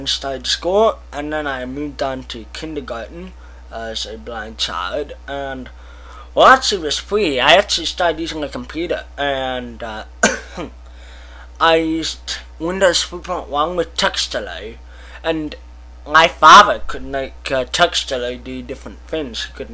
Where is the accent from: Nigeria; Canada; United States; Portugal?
Canada; British Columbia; I'm from Canada, British Columbia, which is British Columbia, Canada. I live in a town called North Salit, and I just live in North America.